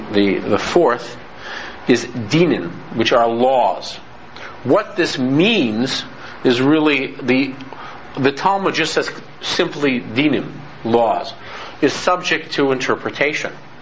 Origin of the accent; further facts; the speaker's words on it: Oak Park, United States; You know, I come from Oak Park, so it's fairly big.